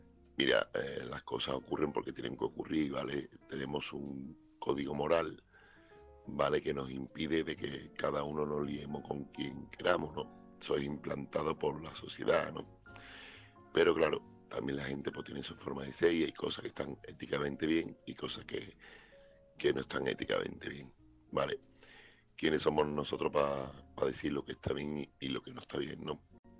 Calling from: Seville, Andalusia, Spain; corresponsal de Sevilla.

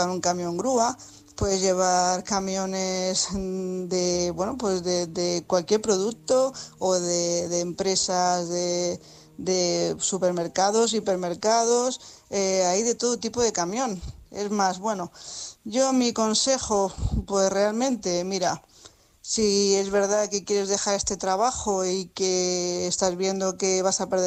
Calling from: Tarragona, Catalonia, Spain; corresponsal de Tarragona

